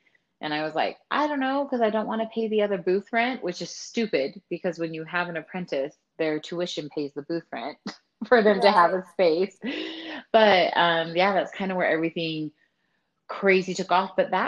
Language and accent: English; Salt Lake City, Utah, United States; Yep. I have family in Utah, and I mean, extended family was from Idaho, but born and raised Utah girl.